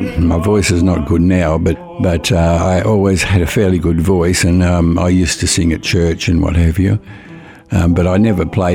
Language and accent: English; Marrickville, New South Wales, Australia; born there; I was born in Marrickville 84 years ago, so a long time ago.